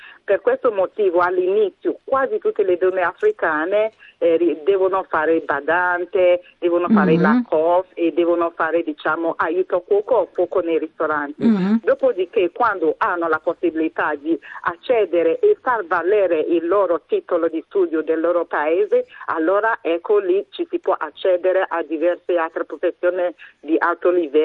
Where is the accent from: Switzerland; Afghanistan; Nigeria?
Nigeria; Benin City, Edo; Italian is a second language; E ti dico già da dove vengo dalla Nigeria, Benin City di preciso